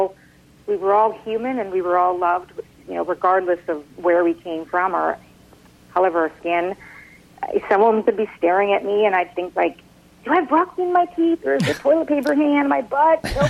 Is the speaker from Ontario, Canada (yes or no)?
no; Nelson, British Columbia, Canada; it didn't really affect my life growing up in Nelson